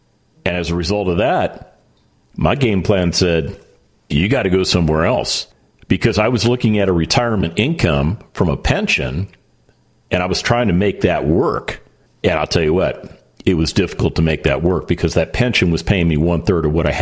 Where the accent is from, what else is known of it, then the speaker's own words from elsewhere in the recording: California, United States; also born or lived in Nevada; I wasn't born there. I was born in Nevada, but I spent the majority of my life in California. So I got to know the state.